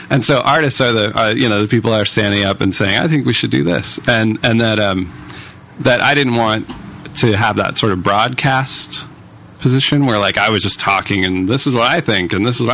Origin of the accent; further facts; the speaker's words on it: San Mateo, California, United States; But I grew up in San Mateo, which is 20 miles south of here, and then lived in San Francisco and basically spent 28 years on that peninsula. Never lived anywhere else.